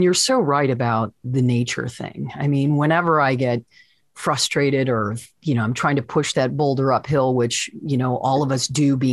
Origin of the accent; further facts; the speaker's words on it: Michigan, United States; now in Florida, United States; I've got a lot of listeners in Michigan because it's my, you know, my home state. They come down to Florida.